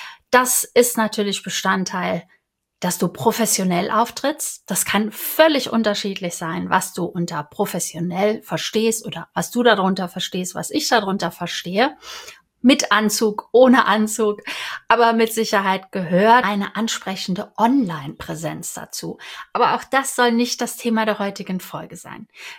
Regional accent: Cologne, North Rhine-Westphalia, Germany; Ich bin ja Kölnerin, da darf ich das sagen.

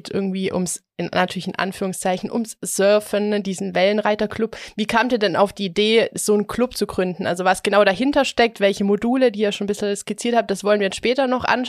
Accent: Schwieberdingen, Baden-Württemberg, Germany; ich komme auch aus Schwaben in Schwieberdinge.

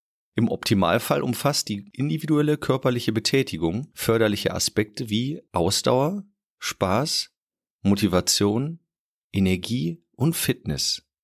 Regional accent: Münster, North Rhine-Westphalia, Germany; Als Münsteraner

